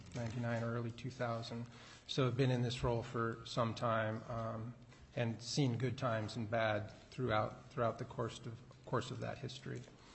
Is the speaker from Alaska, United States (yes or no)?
yes; Cordova, Alaska, United States; born there; I was born in Cordova, Alaska, back in 1968, so that's where it started.